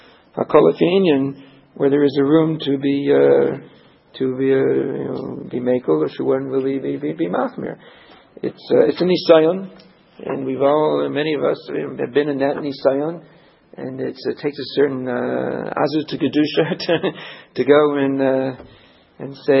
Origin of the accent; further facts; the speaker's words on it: Midwest, United States; I'm from the Midwest, you know.